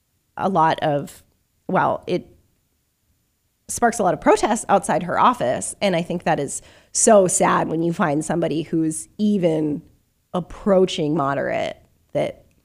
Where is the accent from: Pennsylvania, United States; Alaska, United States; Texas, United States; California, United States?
California, United States; I'm from California, so it sucks, dude.